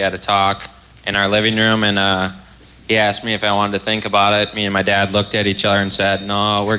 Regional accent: St. Paul, Minnesota, United States; I'm from St. Paul, Minnesota. And I'm a sports management major.

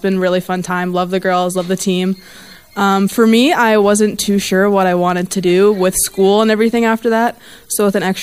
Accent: Canada; I'm full Canadian. I just actually became eligible in August for dual, so we'll see if that works out. But as of now, just Canadian.

